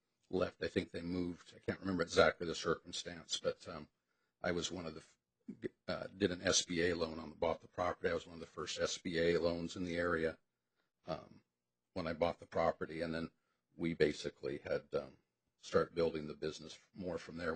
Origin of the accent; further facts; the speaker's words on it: Olalla, Washington, United States; Oh, I grew up in out in Ooallah in the county.